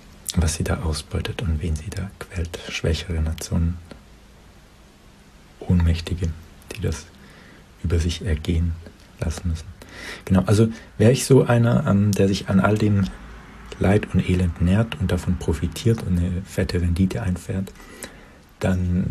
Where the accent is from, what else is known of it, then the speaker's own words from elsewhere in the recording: Germany; ich bin es eben doch qua meiner Geburt als Deutscher